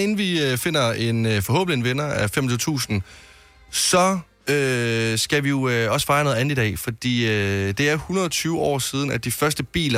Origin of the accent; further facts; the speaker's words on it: Varde, Region of Southern Denmark, Denmark; hjemme i Varde